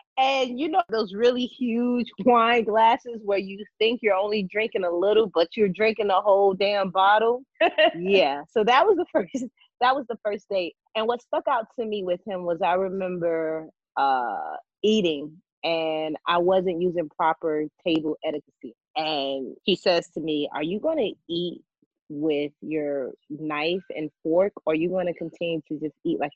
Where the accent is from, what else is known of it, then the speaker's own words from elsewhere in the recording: Auburn, Alabama, United States; Even as a young girl, I grew up in Alabama, Opa-locka, Alabama, Auburn, Alabama.